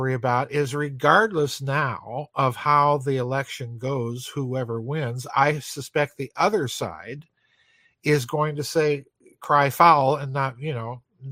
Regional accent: South Dakota, United States; George McGovern, you know, senator from my home state

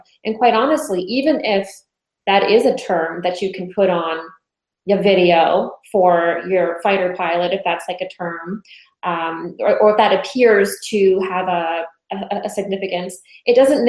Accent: Canada; I'm a Canadian, so I'm not so familiar with American history

